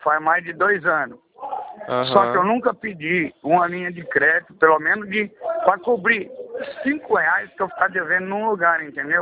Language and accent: Portuguese; Loanda, Paraná, Brazil; cheguei na minha cidade aqui, que é a minha cidade natal, Luanda.